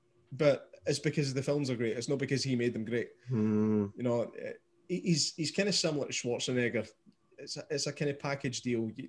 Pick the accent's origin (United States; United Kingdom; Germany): United Kingdom; Scotland; Because I'm a Scottish guy